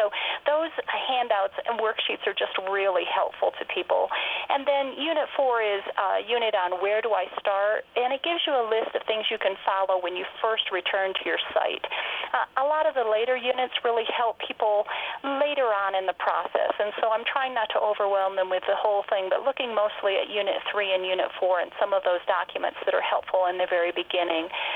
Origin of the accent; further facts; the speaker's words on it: Pennsylvania, United States; Well, I grew up on a small farm in Pennsylvania